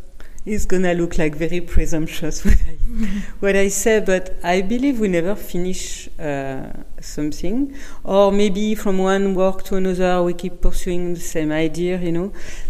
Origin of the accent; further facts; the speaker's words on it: France; accent: French; English is a second language; My French accent.